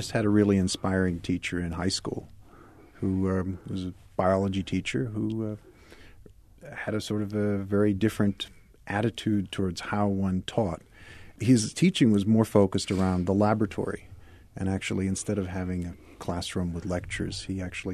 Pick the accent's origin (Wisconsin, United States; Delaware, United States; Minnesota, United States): Delaware, United States; Wilmington; I grew up in Wilmington, Delaware.